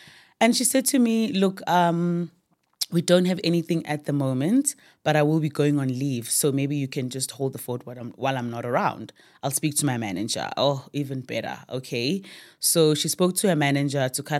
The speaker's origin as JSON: {"language": "English", "town": "Emalahleni", "region": "Mpumalanga", "country": "South Africa", "tie": "born or raised there", "said": "I was born in Emalahleni. It's a small town in Witbank. And I am the last born of my parents. I was raised by my grandmother."}